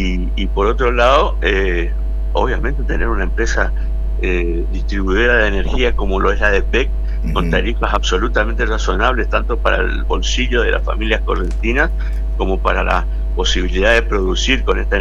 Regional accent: Corrientes, Argentina; quien les habla es nacido y criado en Corrientes absolutamente toda mis 54 años de vida

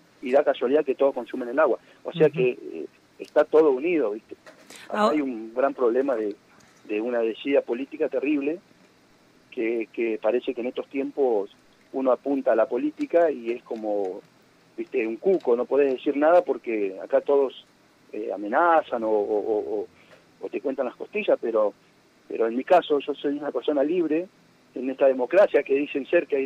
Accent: Santa Isabel, La Pampa, Argentina; nací y criada en Santa Isabel

